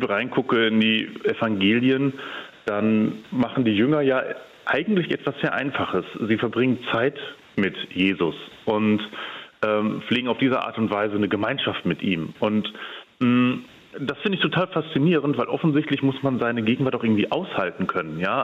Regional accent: Lower Saxony, Germany; ich habe dann immer gesagt, so aus der Nähe von Osnabrück und so.

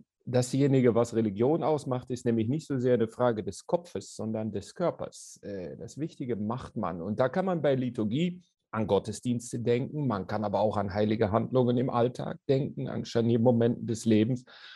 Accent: Kranenburg, North Rhine-Westphalia, Germany; now in Belgium; ich bin im Grenzgebiet am Niederrhein zu den Niederlanden groß geworden, in Kranburg. Dann irgendwann in Nimwegen an der dortigen Uni zum Theologiestudium gelandet.

